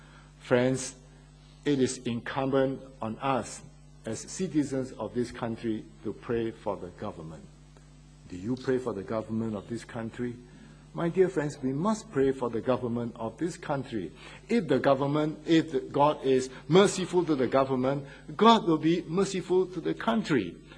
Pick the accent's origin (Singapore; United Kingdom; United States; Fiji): Singapore; I came from Singapore, so I know Singapore.